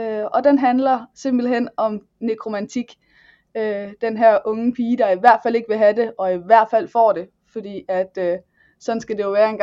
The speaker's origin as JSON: {"language": "Danish", "region": "North Denmark Region", "country": "Denmark", "said": "Så kommer jeg fra Nordjylland, og ja, så er jeg 37."}